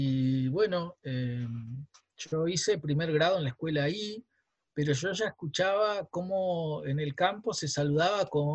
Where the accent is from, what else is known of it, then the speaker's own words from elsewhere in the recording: Valcheta, Río Negro, Argentina; born there; yo nací en Balcheta, soy el mayor de cuatro hermanos del segundo matrimonio de mi papá, que murió en el 84, cuando yo tenía 12 años.